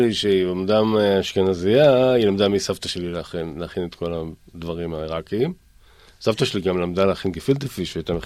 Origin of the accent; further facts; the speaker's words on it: Ness Ziona, Central District, Israel; אני גדלתי בנס ציונה, ובנס ציונה היה את התיכון.